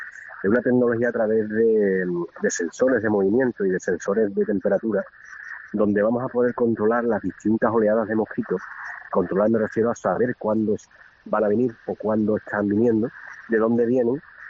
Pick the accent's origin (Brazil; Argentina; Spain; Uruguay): Spain; Villarrasa, Andalusia; invitaros también a mi pueblo, como lo puede ser de otra forma, a Villarrasa